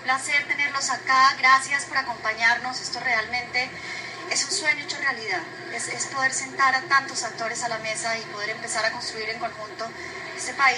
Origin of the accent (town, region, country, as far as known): Colombia